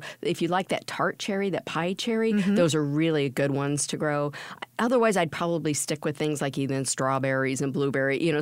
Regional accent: Illinois, United States; I grew up in Illinois. I mean, right here, and I can remember many of these kind of marches

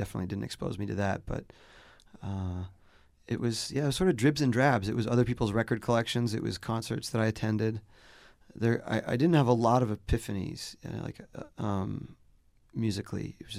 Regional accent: Long Island, New York, United States; also born or lived in Western Massachusetts; I was born there, and I grew up on Long Island mostly, and then moved back to Western Mass, and I've lived in other places since then

